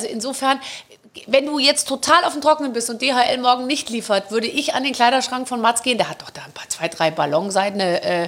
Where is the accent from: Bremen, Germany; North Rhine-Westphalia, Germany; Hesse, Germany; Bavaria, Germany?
Bavaria, Germany; Munich; Ja, ich bin ja aus München.